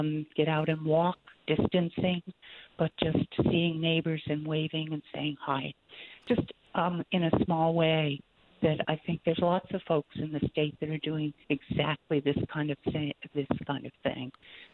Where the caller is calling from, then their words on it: Cumberland, Maine, United States; I'm calling from Cumberland.